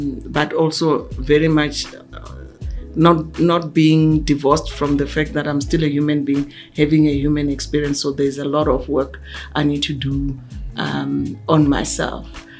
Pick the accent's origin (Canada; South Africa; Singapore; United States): South Africa; Limpopo; So firstly, I'm a rural girl. I grew up in Limpopo.